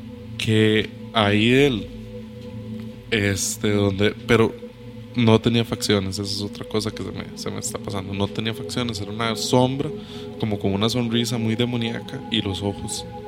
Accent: Acosta, San José, Costa Rica; Como ya hemos dicho antes, yo soy de Acosta.

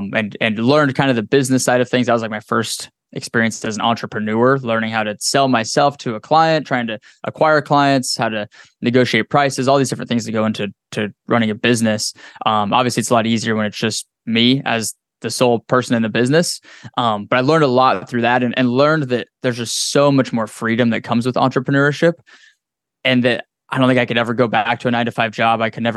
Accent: Wyoming, United States; it was actually a friend of mine that I grew up with in Wyoming.

